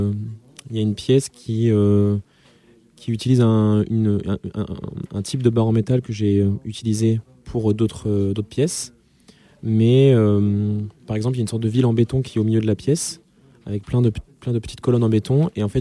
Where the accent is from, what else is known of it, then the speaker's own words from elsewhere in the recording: Le Mazet-Saint-Voy, Auvergne-Rhône-Alpes, France; mes paysages sont des paysages vécus, donc très campagnards aussi, donc là d'où je viens. Par exemple, il y a une série de petites peintures assez fines sur un terrain de basket et une sorte de chantier de maison chez ma grand-mère. Donc, c'est au Mazet-Saint-Voix